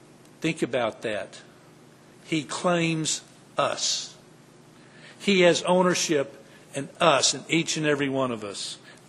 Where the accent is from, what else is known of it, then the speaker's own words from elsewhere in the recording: Texas, United States; You know, I grew up in Texas where primarily it was cattle and beef.